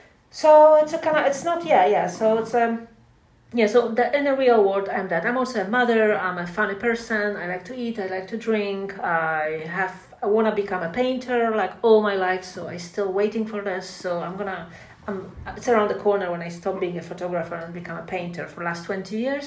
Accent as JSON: {"language": "English", "country": "Poland", "moved": "yes", "lives_now": "Georgia", "said": "I am from Poland. I live in Georgia since 20 years."}